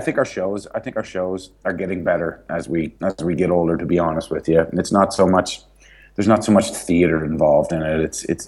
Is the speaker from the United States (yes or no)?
no; Canada; We are Canadian, so we're bringing over a chorus line of dancing mooses and some dancing beavers